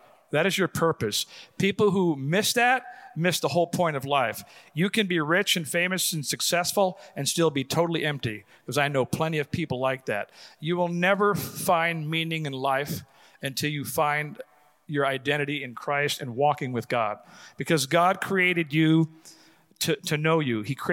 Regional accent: Compton, California, United States; I grew up in Compton, the ghettos of California. So I have seen everything that life has to offer.

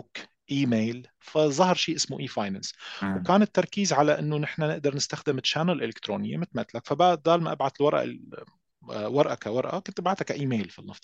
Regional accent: Syria; هيدا ما قد يكون رأي منحاز لأنه أنا شخص سوري،

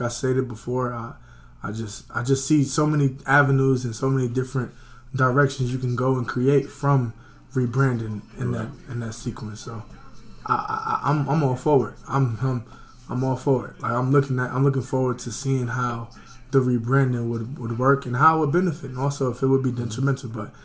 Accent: Bronx, New York, United States; also born or lived in San Luis Obispo, California; now in Angwin, United States; I'm a physical education major. I'm from the Bronx, New York. I resided in California, San Luis Obispo area, Santa Barbara County area. I'm now here in Napa Valley area, County, Angwin, as we know.

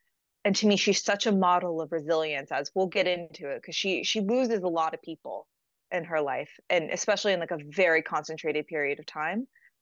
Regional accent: United States; because obviously the voice gives it away, I'm not English. We still study the reign of King Henry VIII in the Tudor period in America

